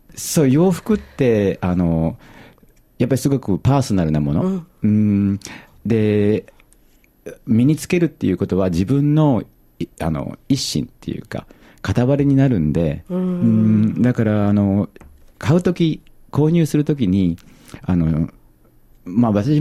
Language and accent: Japanese; Kyoto, Japan; moved away as an adult; 古風な、匂いのする、京都で生まれ育って